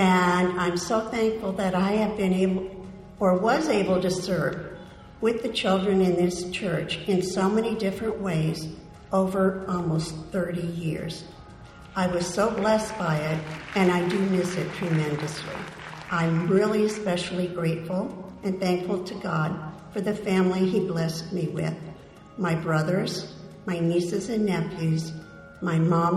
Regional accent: United States; I'm so blessed that I grew up in America, especially when I did, when it was a wonderful country.

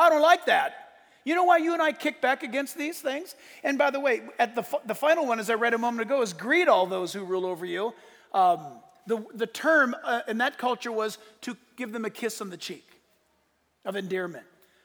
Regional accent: San Diego, California, United States; And when I grew up, I was born in San Diego.

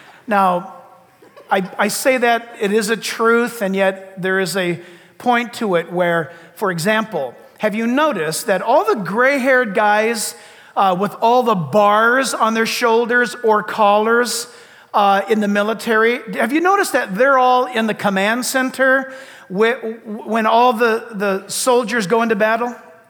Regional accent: United States; Now look, as an American, and what I love about being an American is all of us, where are you from? I mean, my descendants came from the Azore Islands.

